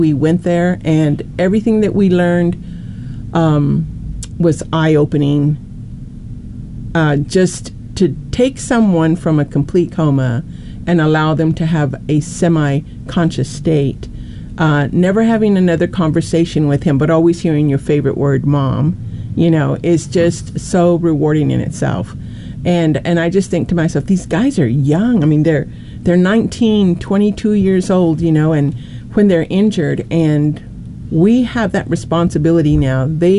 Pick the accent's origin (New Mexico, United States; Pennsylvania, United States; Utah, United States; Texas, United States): New Mexico, United States; Albuquerque; now in Rio Rancho, United States; Yes, I'm from Albuquerque, New Mexico. I live actually in Rio Rancho